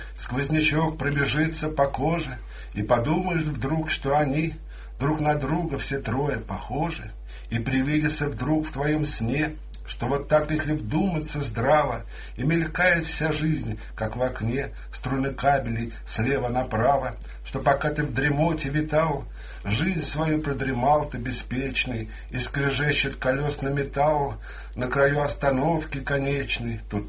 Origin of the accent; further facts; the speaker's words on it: Saint Petersburg, Russia; Все мы, питерцы, каждый день спускаемся в это замечательное царство